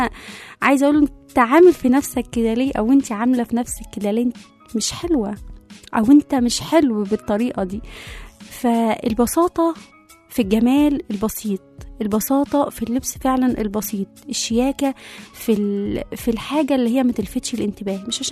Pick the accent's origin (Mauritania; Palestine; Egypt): Egypt; ما تعيشوش عيشة أجانب وإحنا أصلا مصريين، ما تعيشوش عيشة مدن وإحنا في أرياف